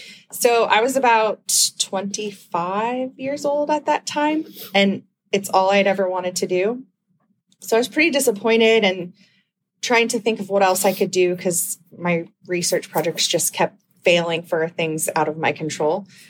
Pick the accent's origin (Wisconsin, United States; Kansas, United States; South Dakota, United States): Kansas, United States; No, so I grew up in Kansas and obviously away from the ocean.